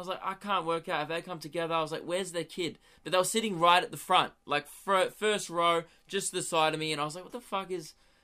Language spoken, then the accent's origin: English; Melbourne, Victoria, Australia; I finished my hometown shows at the Melbourne Comedy Festival, and then it was time to start taking the new show because I can around the country